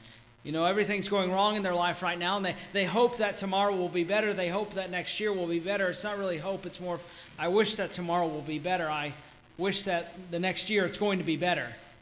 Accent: Georgia, United States; since I am from Georgia, as you may or may not be able to tell. Going from Georgia to here

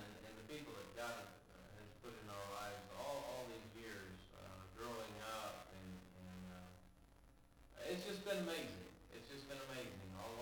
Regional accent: Amazonas, Brazil; I was born in Manaus. And I think that Mom and Dad took us up river when I was a week old. And I spent the first 16 years of my life up on the river, up by Colombia and Venezuela

